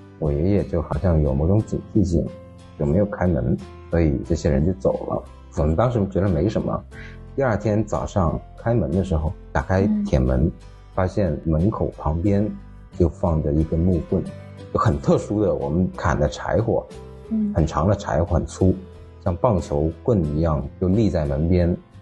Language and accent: Chinese; Zhanjiang, Guangdong, China; also born or lived in Maoming; 我是出生在广东一个沿海城市叫茂名的一个小地方，刚出生八个月之后就被我奶奶带到了湛江，也是一个沿海城市。